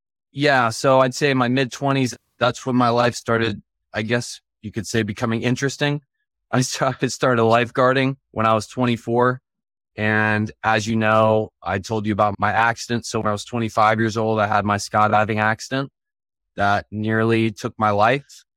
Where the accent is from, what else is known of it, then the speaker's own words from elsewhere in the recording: Cocoa Beach, Florida, United States; I am literally at the moment sitting in my house where I was hometown, born and raised, Cocoa Beach, Florida.